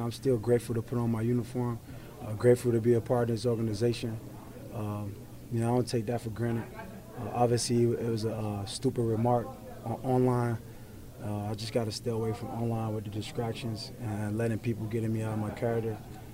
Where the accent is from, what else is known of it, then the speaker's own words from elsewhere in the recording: Liberty City, Florida, United States; I'm not hiding from none of you. I don't hide from no one. I'm from Liberty City.